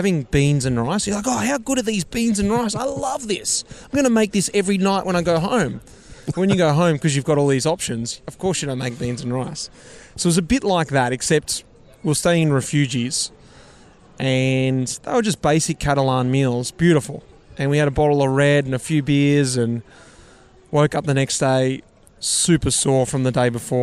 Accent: Melbourne, Victoria, Australia; I'm from Melbourne and mum and dad live not too far from the centre of Melbourne. We're by no means in the centre, but we're definitely by no means in the country, just in the suburbs.

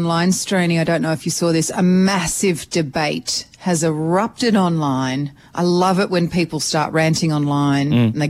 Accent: Queensland, Australia; I grew up in Queensland.

